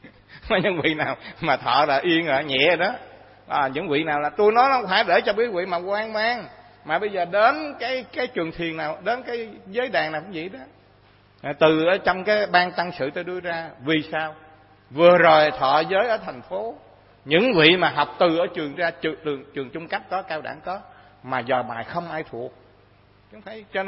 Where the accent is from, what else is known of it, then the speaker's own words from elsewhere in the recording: Ninh Thuận, Vietnam; Đi thi lên đây là từ ở quê tôi ở Ninh Thuận phải vào trong thành phố để thi